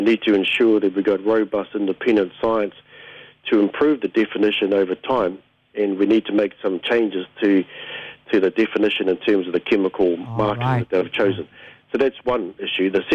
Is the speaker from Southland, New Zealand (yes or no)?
no; Gisborne, New Zealand; Because I'm from Ngāti Porou